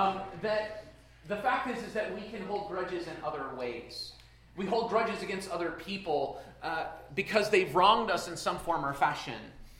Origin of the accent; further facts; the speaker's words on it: Pennsylvania, United States; I want to, many of you know, I'm from Pennsylvania.